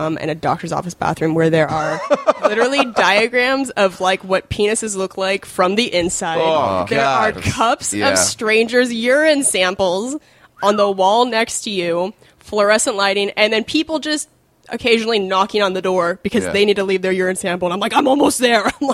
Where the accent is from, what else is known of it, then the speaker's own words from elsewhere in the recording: Cheney, Washington, United States; also born or lived in Spokane; By the way, I'm from Spokane, but I grew up a little bit outside of it for some of my childhood. And it was this tiny town called Cheney, Washington.